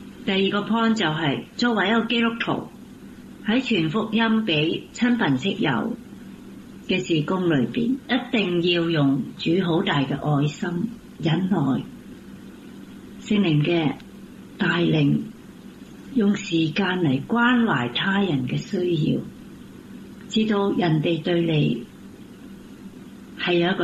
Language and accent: Cantonese; Hong Kong; now in Vancouver, Canada; 我是从香港移民过来温哥华的教友